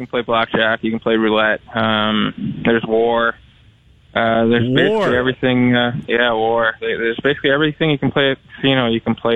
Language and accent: English; Guelph, Ontario, Canada; born there; I was born in Guelph